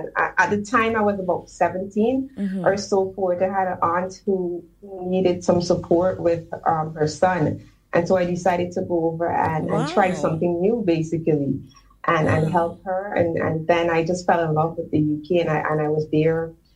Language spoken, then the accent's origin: English; Essequibo, Guyana; born there; I grew up with my mother and my stepfather and my two brothers. So I'm 35. I was born in Essequibo. So that's out of the town, out of the city. I was born in the country. So I'm a country girl at heart.